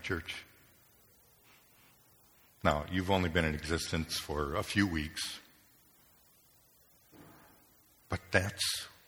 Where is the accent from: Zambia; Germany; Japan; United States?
Japan; As I said, I grew up in Japan